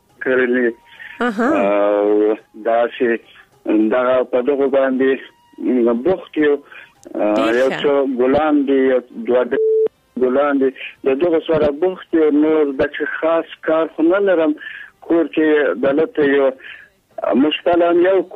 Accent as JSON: {"language": "Pashto", "region": "Faryab", "country": "Afghanistan", "said": "د فاریا ولایت نه"}